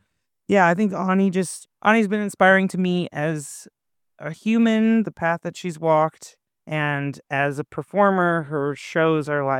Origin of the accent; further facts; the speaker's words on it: Massachusetts, United States; I lived in 6 states technically by the time I was 19, so I've moved around a lot, but I spent my formative years in Massachusetts, in Western Mass.